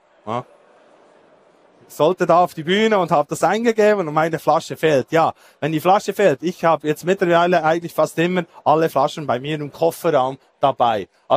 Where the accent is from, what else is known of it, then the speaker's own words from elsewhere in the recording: Thun, Bern, Switzerland; Ich komme aus Thun. Thun ist für die, die es nicht wissen, etwa so, ich würde jetzt mal sagen, in diese Richtung. Es hat da Berge und Seen.